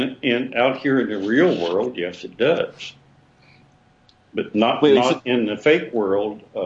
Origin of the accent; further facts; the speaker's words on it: West Virginia, United States; now in Canada; I grew up in West Virginia. I'm a U.S. citizen. I've been temporarily taking a respite in Canada for the past 40 years.